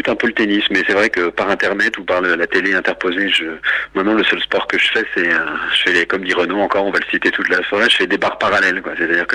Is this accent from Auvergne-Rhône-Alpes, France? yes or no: no; Paris, Île-de-France, France; Moi de Paris. Je suis né à Paris, du 14e arrondissement. J'ai jamais, bah, comme … d'ailleurs, j'ai jamais trop bougé de Paris.